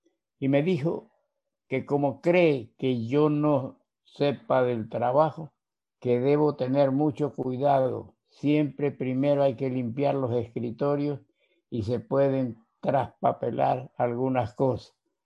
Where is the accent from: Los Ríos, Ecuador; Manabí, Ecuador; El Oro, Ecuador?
Manabí, Ecuador; Cojimíe; also born or lived in Bahía de Caráquez; por compromiso laboral de mi padre nos trasladamos a Cojimíe, en donde permanecí hasta 1944 y de ahí nos trasladamos a Guayaquil. Yo soy nacido en Bahía de Caracas en el año 1930.